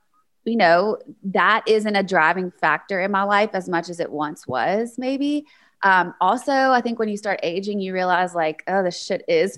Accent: the South, United States; I didn't get it because I grew up in the South in a certain way.

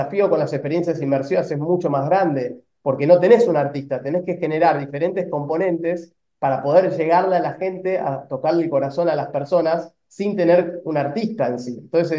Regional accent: Argentina; porque somos argentinos, entonces entre tener una afinidad por tener la misma cultura y ser argentinos

